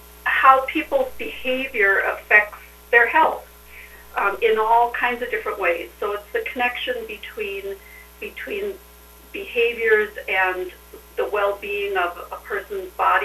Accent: Twin Cities, Minnesota, United States; now in Montevideo, United States; Well, I grew up in the Twin Cities area, but have lived in Montevideo since the late 70s. So I've spent most of my life in the Montevideo area

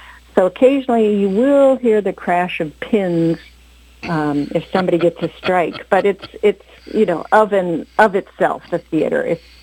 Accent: Minneapolis, Minnesota, United States; also born or lived in North Dakota; We're from North Dakota. But raised in Minneapolis.

